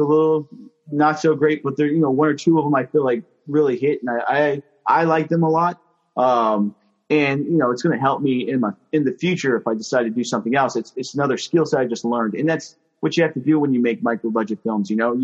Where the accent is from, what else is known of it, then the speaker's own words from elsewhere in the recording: Virginia, United States; So I'm from the Northern Virginia area.